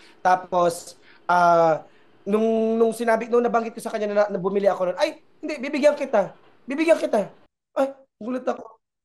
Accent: Central Luzon, Philippines; magpatayo ng bahay para kanila mama, papa dito sa probinsya namin sa Zambales.

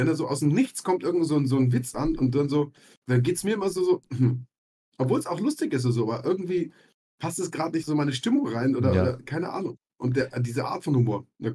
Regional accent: Bavaria, Germany; Wir sind beide in Bayern groß geworden.

